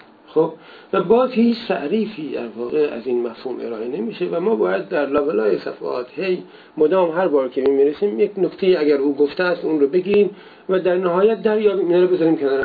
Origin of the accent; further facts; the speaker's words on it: Iran; خب ما به عنوان یک ایرانی طبیعتاً مشتاق میشیم